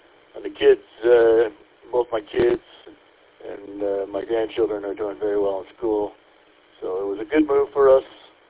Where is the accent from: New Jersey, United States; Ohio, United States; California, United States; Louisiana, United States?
Ohio, United States; moved away as an adult; now in Minnesota, United States; I've been here 30 years. I moved here from Northeast Ohio for a job, and we didn't leave.